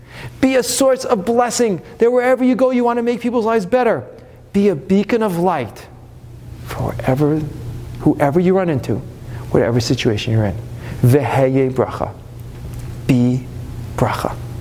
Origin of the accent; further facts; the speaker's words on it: United States; Number one, the country we live in. I'm an American.